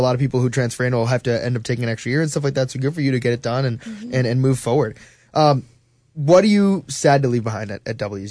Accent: Elk Grove, California, United States; born there; I was born in Elk Grove, actually.

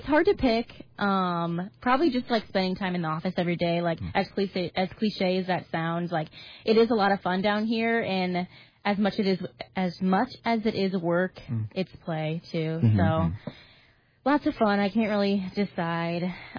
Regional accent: Bourbonnais, Illinois, United States; at a different radio station, like, in my hometown in Bourbonnais

